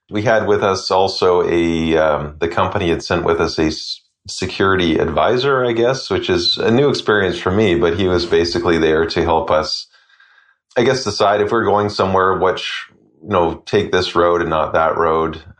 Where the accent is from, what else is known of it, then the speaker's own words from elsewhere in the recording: Canada; I think what really struck me was the kind of familiarity of, as a Canadian, of the setting.